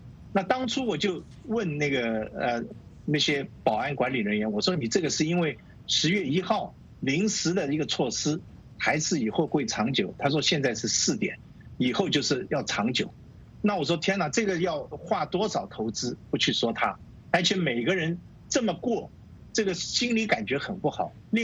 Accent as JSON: {"language": "Chinese", "country": "Hong Kong", "said": "我也是香港人的，我是对大陆也熟悉。"}